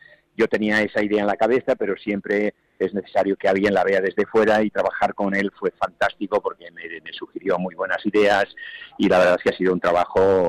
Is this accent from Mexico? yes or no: no; Barcelona, Catalonia, Spain; Yo que soy de Barcelona, por ejemplo, hay una gran diferencia entre una y la otra.